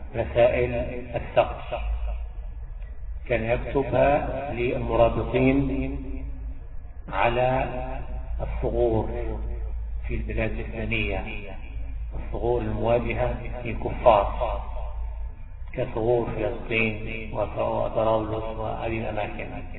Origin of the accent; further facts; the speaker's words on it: Egypt; ومن العجب أن بلادنا مصر